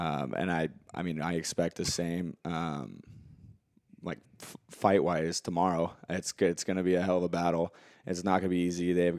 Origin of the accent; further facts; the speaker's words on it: San Ramon, California, United States; And the fact that I grew up in San Ramon, my family lived there.